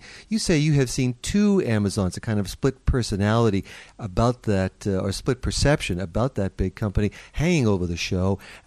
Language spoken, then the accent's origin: English; Ireland; You really worry me as an Irishman, Andrew